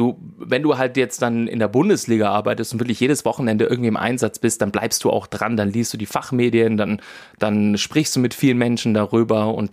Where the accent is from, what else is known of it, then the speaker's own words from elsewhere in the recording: Bavaria, Germany; Kommt ja auch aus Franken, genauso wie ich